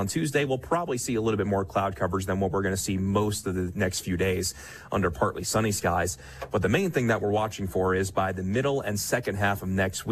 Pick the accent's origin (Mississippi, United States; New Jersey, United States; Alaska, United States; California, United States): Mississippi, United States; So, I don't think it's a secret that I've always said that I'm from the Gulf Coast.